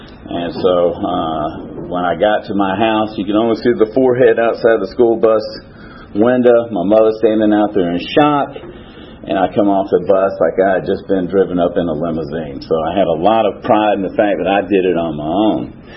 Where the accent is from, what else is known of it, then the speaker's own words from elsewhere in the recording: Roanoke, Virginia, United States; born there; I was born in Roanoke, Virginia in 1961. I have two other brothers.